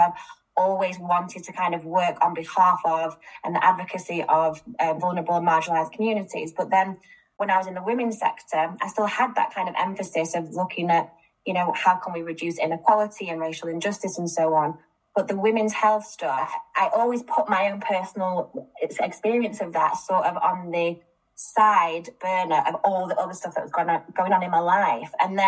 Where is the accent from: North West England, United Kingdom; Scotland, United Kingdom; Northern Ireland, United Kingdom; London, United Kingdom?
North West England, United Kingdom; Manchester; I am a Northerner. I'm from Manchester